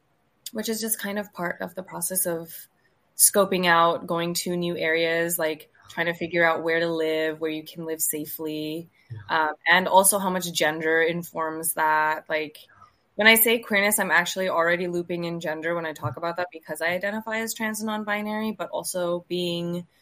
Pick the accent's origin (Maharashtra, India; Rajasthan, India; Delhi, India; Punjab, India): Punjab, India; now in California, United States; being in California, it's very different from growing up in Punjab